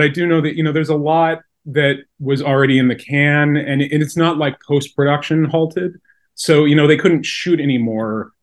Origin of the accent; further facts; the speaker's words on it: Moscow, Idaho, United States; moved away as an adult; also born or lived in Sun Valley; I didn't grow up in Sun Valley, I grew up in Moscow, but it's mm-hmm. like the smell or the air or something